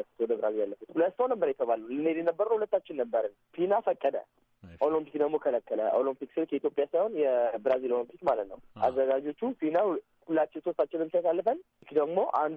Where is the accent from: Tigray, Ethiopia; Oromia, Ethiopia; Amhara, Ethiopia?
Oromia, Ethiopia; Adama; የመጣሁት ከኦሮሚያ ክልል ነው። ተወልጄ ያደግኩት አዳማ ላይ ነው።